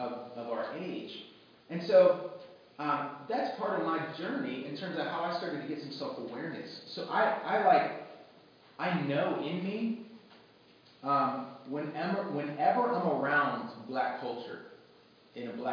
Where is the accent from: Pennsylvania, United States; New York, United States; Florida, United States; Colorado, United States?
Pennsylvania, United States; I grew up in Western Pennsylvania, also known as Alabama.